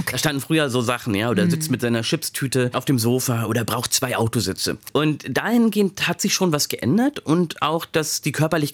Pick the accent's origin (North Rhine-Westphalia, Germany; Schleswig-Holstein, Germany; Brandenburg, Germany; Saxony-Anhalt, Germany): Brandenburg, Germany; Bad Belzig; Ich bin ja auf dem Land groß geworden. Ich komme ja aus Bad Belzig, da aus so einem kleinen Dorf daneben.